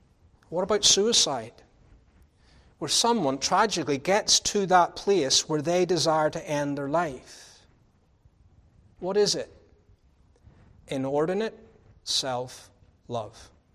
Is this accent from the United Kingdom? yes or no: yes; Northern Ireland, United Kingdom; I was brought up in Northern Ireland, going every year to motorbike races